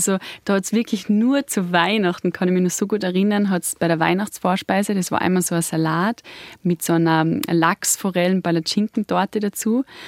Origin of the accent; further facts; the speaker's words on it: South Tyrol, Italy; Ich muss sagen, ich als Südtirolerin hab's da schon mit den Knädel.